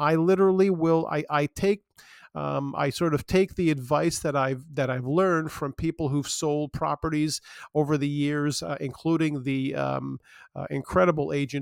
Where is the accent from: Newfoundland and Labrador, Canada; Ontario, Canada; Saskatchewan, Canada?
Ontario, Canada; Scarborough; I was born and raised in Scarborough. I've lived in different parts of the city.